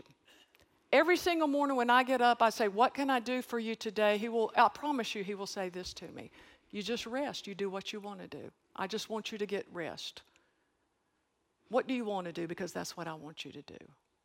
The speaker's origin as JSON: {"language": "English", "region": "North Carolina", "country": "United States", "said": "Or I came from the mountains of North Carolina like me."}